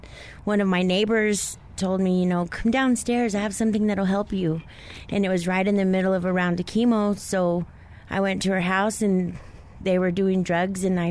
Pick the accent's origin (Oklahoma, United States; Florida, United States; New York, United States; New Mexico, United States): New Mexico, United States; Clovis; now in Albuquerque, United States; I'm originally born and raised in Clovis. Came out to Albuquerque for actually my sentence.